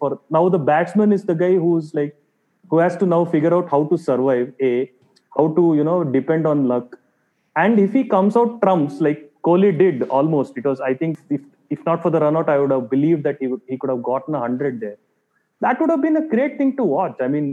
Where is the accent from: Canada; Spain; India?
India; Obviously, 36 for 9 hurts a little bit as an Indian fan.